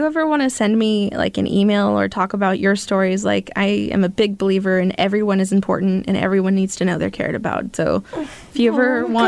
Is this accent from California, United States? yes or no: yes; California, United States; And so when I moved up here, it's different from California. I barely made the cutoff in California